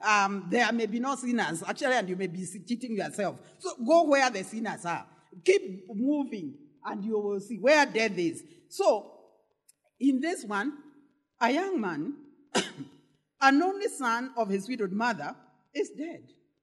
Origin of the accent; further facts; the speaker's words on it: Kenya; particularly being a Kenyan